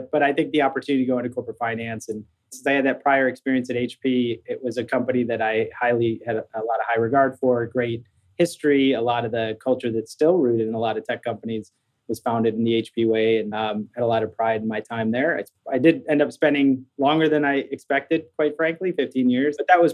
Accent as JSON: {"language": "English", "region": "Midwest", "country": "United States", "tie": "born or raised there", "said": "You know, just going back a little bit, I grew up in the Midwest."}